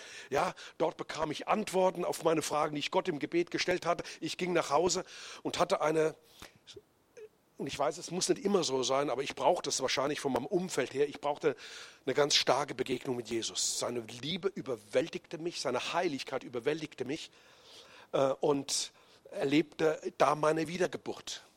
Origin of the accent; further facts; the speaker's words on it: Bensheim, Hesse, Germany; ich komme also hier aus der Gegend eigentlich. Ich bin Bensheim Schwanheim aufgewachsen, ging in der Geschwister-Scholl-Schule zur Schule und bin dann auch hier zum Glauben gekommen. Ich komme also aus nicht kirchlichem, christlichen Familienumfeld.